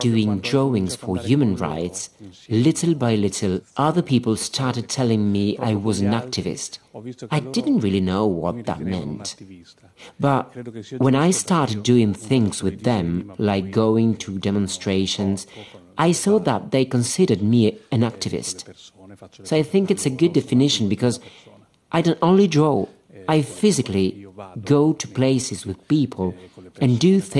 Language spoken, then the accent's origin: English; Ravenna, Emilia-Romagna, Italy; I came from Ravenna, this gentle provincial town where nothing really bad happens.